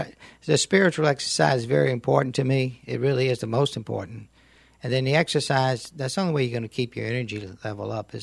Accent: Baton Rouge, Louisiana, United States; It was excellent. I tell you, Jim, it was one of the best places in the world to grow up. You know, Standard Oil came there in 1909

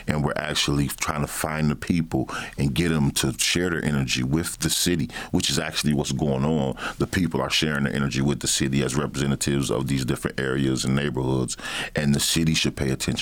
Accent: Battle Creek, Michigan, United States; also born or lived in Kalamazoo; Yeah. I was born here in Kalamazoo, but raised in Battle Creek. Moved there when I was like five.

